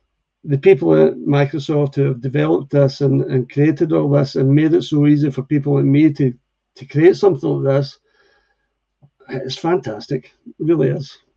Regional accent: Scotland, United Kingdom; Now, I'm a Scotsman

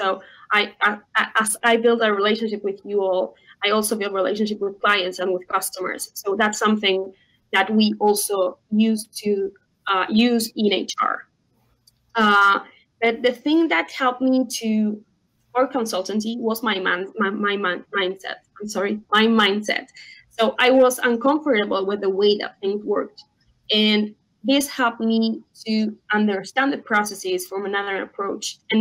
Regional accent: Uruguay; English is a second language; I'm from Uruguay. I'm from South America, a very tiny country between Argentina and Brazil.

